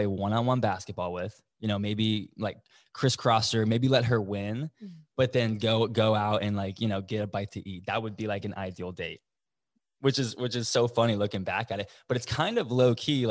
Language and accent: English; Sarasota, Florida, United States; growing up, born and raised in Sarasota, Florida, loved.